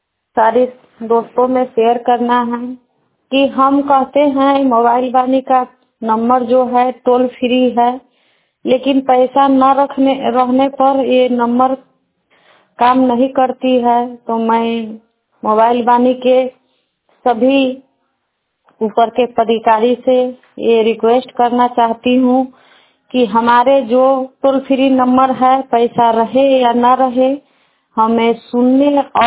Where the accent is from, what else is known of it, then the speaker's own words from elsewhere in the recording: Sikta, Bihar, India; सिकटा पंचायत की रहने वाली हूँ।